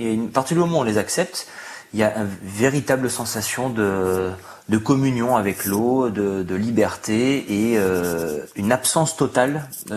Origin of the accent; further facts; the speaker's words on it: Nice, Provence-Alpes-Côte d'Azur, France; Et puis comme j'ai grandi à Nice, avec la mer Méditerranée en face